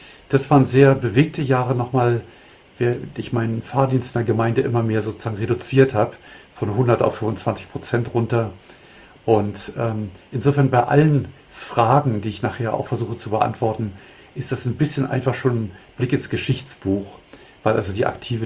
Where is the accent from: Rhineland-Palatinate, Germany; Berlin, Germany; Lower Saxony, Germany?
Berlin, Germany; nach meinem Studium zurückzukehren in meine Heimatstadt Berlin, wo ich aufgewachsen bin.